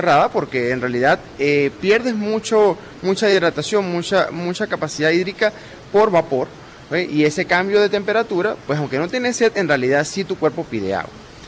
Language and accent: Spanish; Guanare, Portuguesa, Venezuela; now in Mérida, Venezuela; Sí, señor, yo soy de Guanare.